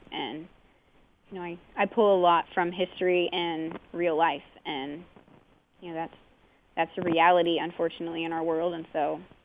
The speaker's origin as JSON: {"language": "English", "town": "Bellbrook", "region": "Ohio", "country": "United States", "lives_now": "Xenia, United States", "said": "I live in Xenia. Okay. And I'm originally from Bellbrook."}